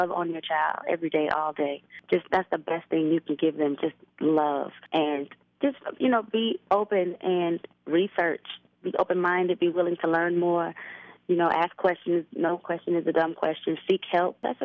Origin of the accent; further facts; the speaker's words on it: Las Vegas, Nevada, United States; I'm definitely wanting to do some things in my hometown of Las Vegas.